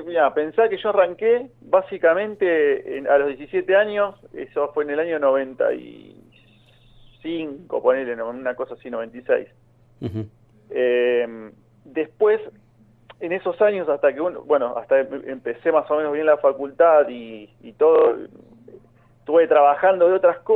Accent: La Plata, Buenos Aires Province, Argentina; yo soy de La Plata.

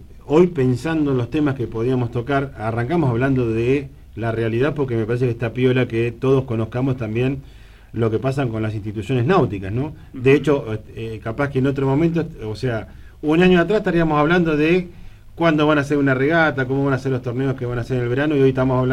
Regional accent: Carmen de Patagones, Buenos Aires Province, Argentina; yo soy de Patagones

